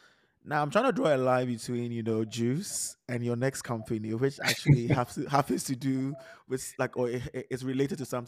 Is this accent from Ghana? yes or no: yes; Ghana; because we are both Ghanaian, right?